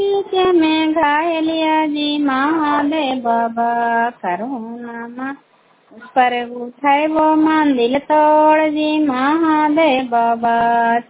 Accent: India; मैं कराई ब्लॉक से बिलोंग करती हूँ

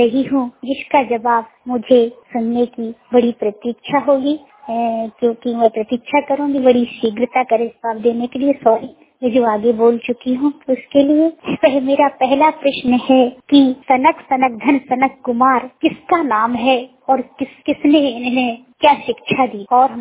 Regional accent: Gwalior, Madhya Pradesh, India; जिला ग्वालियर की रहने वाली हूँ। मैं गोष्ठ नंबर एक ग्वालियर में रहती हूँ।

